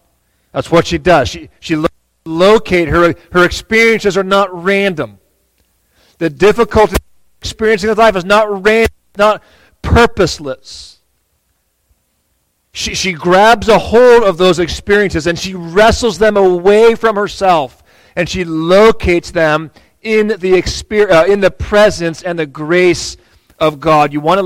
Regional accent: San Diego, California, United States; I'm from the beach. I grew up in San Diego, where it's beautiful one day and perfect the next.

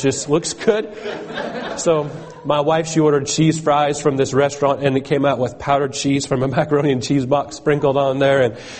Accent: Philippines; I'm from the Philippines.

